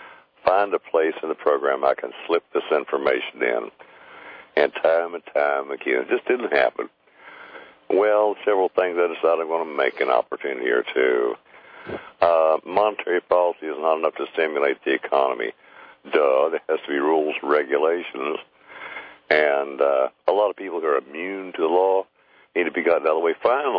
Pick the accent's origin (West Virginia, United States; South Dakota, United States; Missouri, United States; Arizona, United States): West Virginia, United States; I'm from Central West Virginia.